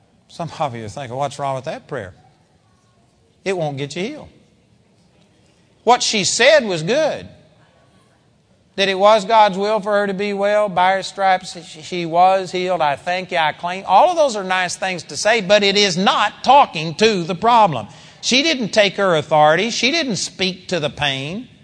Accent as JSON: {"language": "English", "town": "Arlington", "region": "Texas", "country": "United States", "tie": "born or raised there", "said": "And in our house that I grew up at in Arlington, Texas, there was 23 pecan trees in that yard."}